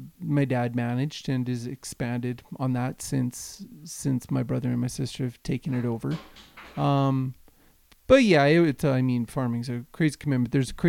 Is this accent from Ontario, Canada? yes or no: no; Kennedy, Saskatchewan, Canada; 2 hours southeast of Regina on the 48 highway.